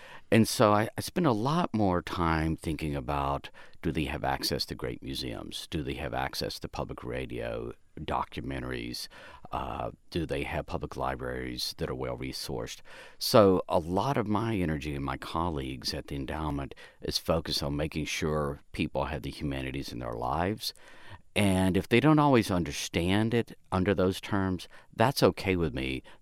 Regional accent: American South, United States; So, for example, I grew up in the American South, and I read Walden Pond as a book, never went there.

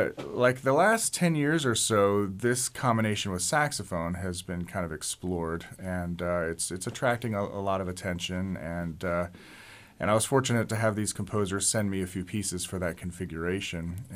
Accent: Northeast, United States; I'm from the Northeast. My wife's from Seattle.

